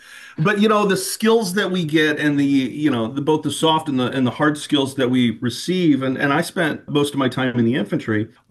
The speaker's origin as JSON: {"language": "English", "town": "North Muskegon", "region": "Michigan", "country": "United States", "tie": "born or raised there", "also_born_or_lived": "Hesperia", "said": "I started in North Muskegon, and that's where we spent kind of most of our time. And then my family decided to purchase some land up in Hesperia, the later part of high school."}